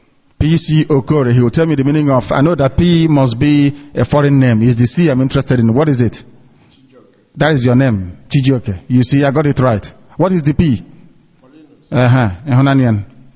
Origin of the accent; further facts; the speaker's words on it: Isiama Afarauku, Abia, Nigeria; I come from Isiama Afarauku in Ibeku. That's where I come from.